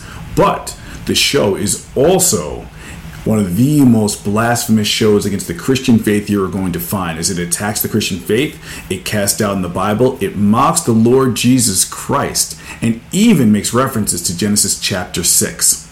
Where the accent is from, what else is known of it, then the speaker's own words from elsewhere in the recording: New York City, New York, United States; I'm from New York City. We don't keep it subtle.